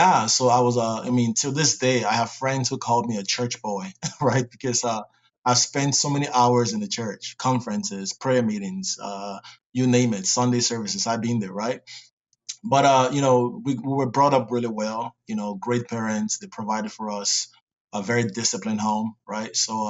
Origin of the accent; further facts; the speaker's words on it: Lagos, Nigeria; now in Canada; I was born in Lagos, Nigeria. That's where I'm originally from.